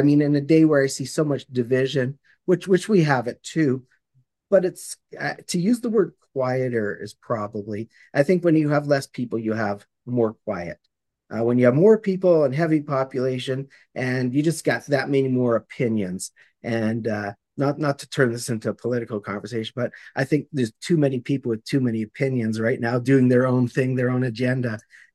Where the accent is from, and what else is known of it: Calgary, Alberta, Canada; born or raised there